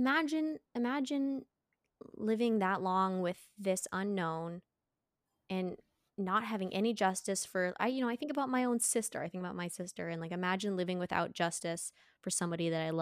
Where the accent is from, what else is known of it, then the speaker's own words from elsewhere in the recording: Seattle, Washington, United States; And it's because, you know, I'm from Seattle and from Washington, and we sure love to tout the fact that … started here.